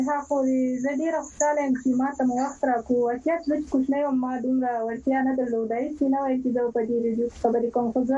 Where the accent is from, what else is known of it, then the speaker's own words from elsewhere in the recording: Ghazni, Afghanistan; نو زه ډیر ویاړم چې زه د غزنی ولایت یم